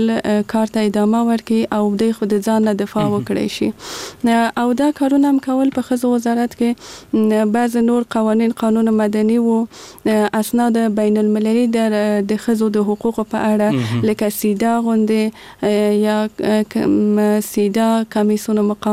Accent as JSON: {"language": "Pashto", "region": "Kabul", "country": "Afghanistan", "tie": "born or raised there", "said": "زه په کابل کې زیږېدلې یم او دلته مې ژوند کړی."}